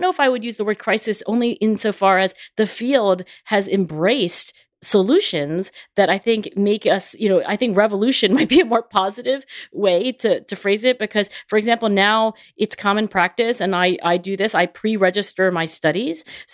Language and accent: English; Philadelphia, Pennsylvania, United States; It just happens to be in my hometown of Philadelphia.